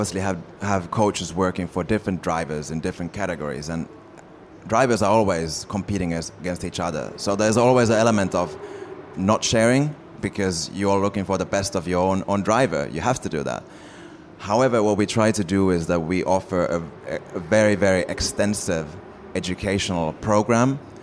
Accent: Finland; I come from Finland

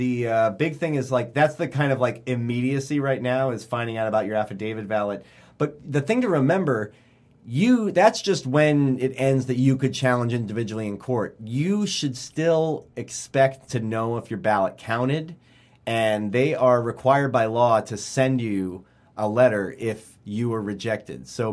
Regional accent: Scotland, United Kingdom; Scotland.

